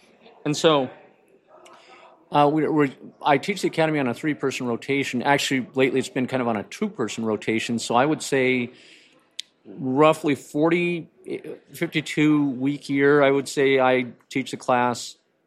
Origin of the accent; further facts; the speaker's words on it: California, United States; I am from California. I graduated from high school in 87.